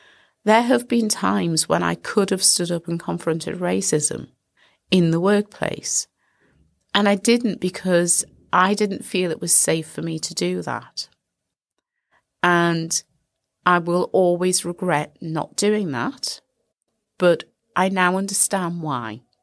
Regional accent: United Kingdom; Angelica and I are 4 years apart in age. And so we grew up in Britain

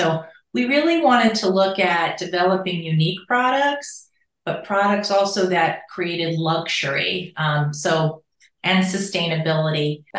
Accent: New York, United States; moved away as an adult; also born or lived in Massachusetts; I'm from Massachusetts, originally from New York, but lived in Massachusetts for, let's see, over 30 years.

